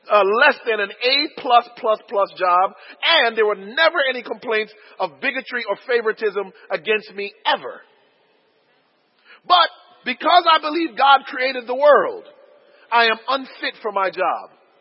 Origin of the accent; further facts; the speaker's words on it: Connecticut, United States; born there; I was born in the Constitution state of Connecticut.